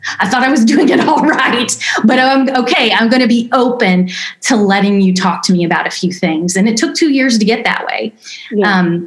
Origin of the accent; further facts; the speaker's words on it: Indiana, United States; one night only, Goshen, Indiana, which I'm from Indiana.